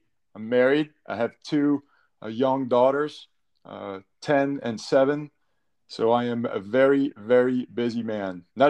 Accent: Côte d’Ivoire; now in United States; I'm originally from the Ivory Coast in Africa, which is a long ways away. We don't have time to talk about why I moved here.

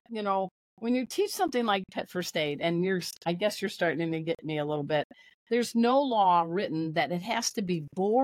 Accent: Crown Point, Indiana, United States; now in Dallas, United States; I'm in Dallas. I'm not from Dallas. I'm a fugitive. I grew up in Chicago, just like near JD and near Chicago, Crown Point, Indiana.

